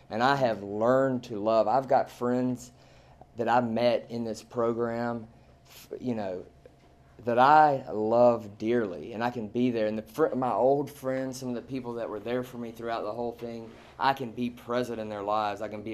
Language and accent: English; Birmingham, Alabama, United States; now in Atlanta, United States; I mean, I'm from Birmingham, but I ended up staying in Atlanta